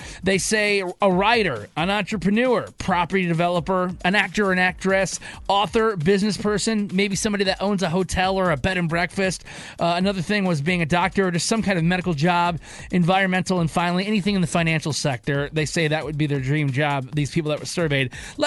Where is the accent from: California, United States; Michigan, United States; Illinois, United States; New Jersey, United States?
Michigan, United States; like I'm originally from Michigan.